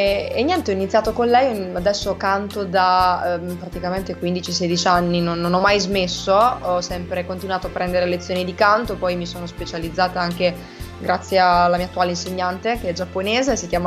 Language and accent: Italian; Urbino, Marche, Italy; vengo da Urbino, questo l'hai giustamente già anticipato tu. Ho 27 anni